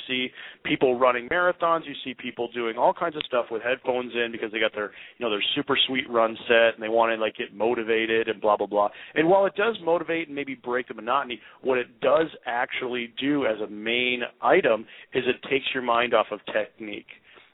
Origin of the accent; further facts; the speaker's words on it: Minnesota, United States; But we talked a long time ago about how just being a Minnesotan is a sport in of itself, and it's like a tough sport, right?